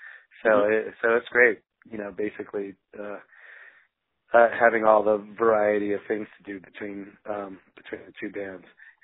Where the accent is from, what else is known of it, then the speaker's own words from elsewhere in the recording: North Miami Beach, Florida, United States; moved away as an adult; also born or lived in San Diego; I'm originally from Miami. I grew up in North Miami Beach. Yeah. And I ended up right after high school, going into the Navy. And that's what got me out to San Diego and the West Coast.